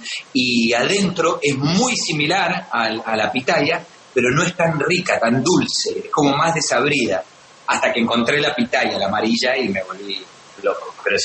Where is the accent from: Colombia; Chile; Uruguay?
Colombia; Yo soy colombiano